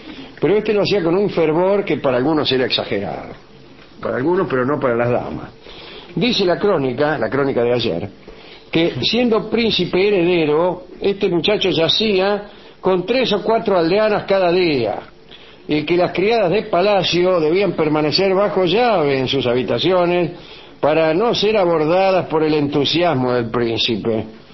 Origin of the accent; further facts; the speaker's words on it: Russia; Pero digo, yo soy ruso, a mí cuando veo una puerta la abro.